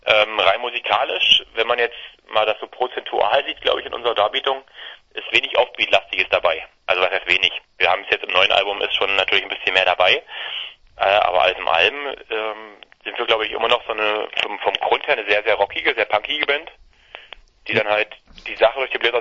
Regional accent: Dessau, Saxony-Anhalt, Germany; Wir kommen aus Dessau, im Herzen Sachsen-Anhalt.

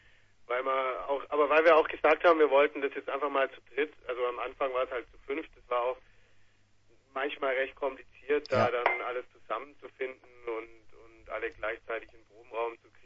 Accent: Ludwigsburg, Baden-Württemberg, Germany; born there; now in Munich, Germany; Ich komme ja gebürtig aus Ludwigsburg

